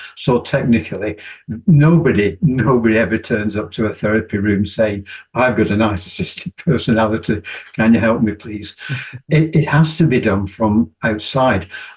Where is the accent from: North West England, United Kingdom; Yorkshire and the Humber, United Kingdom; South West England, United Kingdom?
Yorkshire and the Humber, United Kingdom; Leeds; Again, I don't like coming back to it, but I'm from Leeds.